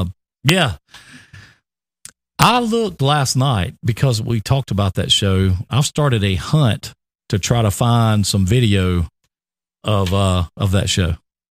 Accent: Alabama, United States; We'll tell him we're from South Alabama

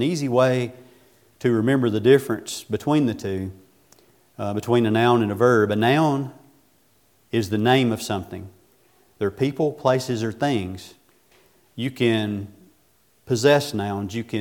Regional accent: Buck Mountain, United States; I was from Buck Mountain, so it only worked so far. You know, so you can't listen to me and see that, hear the country in me

